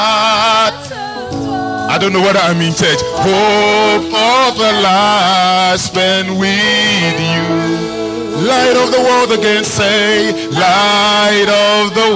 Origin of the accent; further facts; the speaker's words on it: Ghana; accent: Ghanaian English; English is a second language; I'm a Ghanaian. I speak Ghana English. And what I've realized for these years is sometimes my accent is so strong and so hard that people don't understand me.